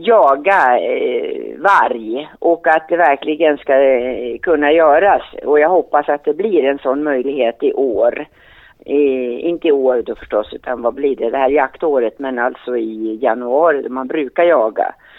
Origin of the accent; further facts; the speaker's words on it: Stugun, Jämtland County, Sweden; min jaktliga bakgrund är så att jag härstammar från Jämtland, Stugun, östra Jämtland. Och jag har ju vuxit upp med jakt och fiske och skog och natur förstås under hela min uppväxt.